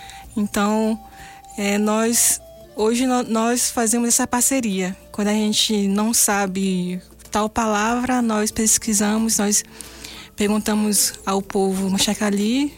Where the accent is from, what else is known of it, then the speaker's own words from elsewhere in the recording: Coroa Vermelha, Bahia, Brazil; Sim, foram feitos pelos estudantes lá da minha aldeia, Coroa Vermelha.